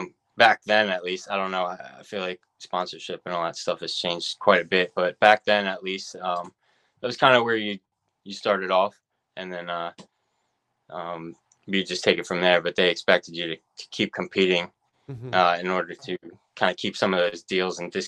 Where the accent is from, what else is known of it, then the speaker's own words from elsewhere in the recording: New Jersey, United States; So I surfed a lot growing up in New Jersey.